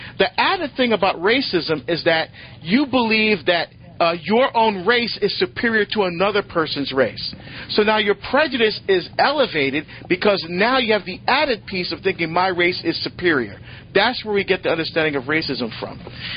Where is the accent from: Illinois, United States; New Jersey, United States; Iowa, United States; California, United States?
New Jersey, United States; Newark; So, for example, Matthew, I grew up in Newark, New Jersey.